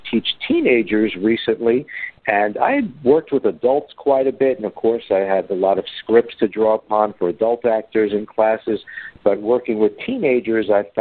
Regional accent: New York City, New York, United States; I've known since I was a little itty-bitty tyke growing up in the Bronx, New York, since I was about 4 or 5 years old.

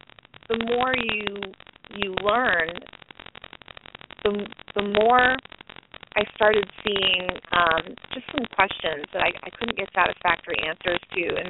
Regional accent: New York, United States; Well, being Jewish, I was born and raised in New York and born and raised as a Reformed Jew.

